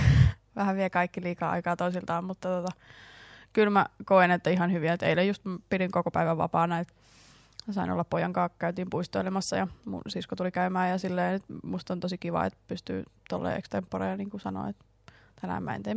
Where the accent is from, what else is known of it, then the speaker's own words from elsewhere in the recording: Oulu, North Ostrobothnia, Finland; Oulussa, mistä mä oon kotoisin